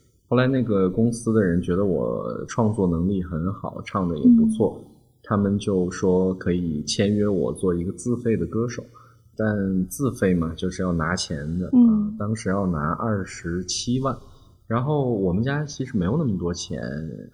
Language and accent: Chinese; Ji'an, Jilin, China; now in Beijing, China; 大学是在吉林省的省会城市长春，因为我的家乡就是吉林的吉安